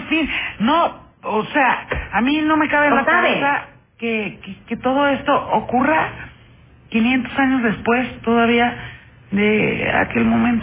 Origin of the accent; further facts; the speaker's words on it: Mexico; la enormísima tragedia que estamos viviendo como mexicanos, sobre todo como mexicanas el día de hoy.